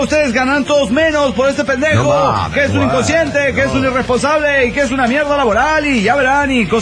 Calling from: Guadalajara, Jalisco, Mexico; de Guadalajara, Jalisco, México.

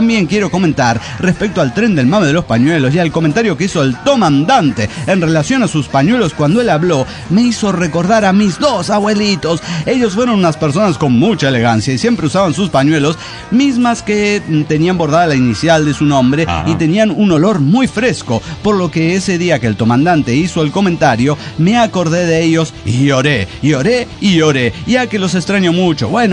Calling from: Guanajuato, Mexico; de Guanajuato, México.

